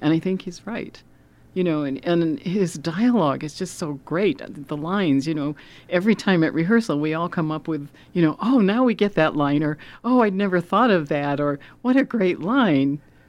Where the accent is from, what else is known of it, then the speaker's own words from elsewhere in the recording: New York, United States; I'm originally from New York State, but I spent a lot of time in New York City.